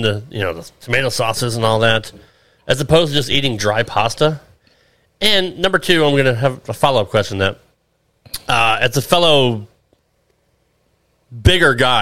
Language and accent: English; Connecticut, United States; I grew up in Connecticut.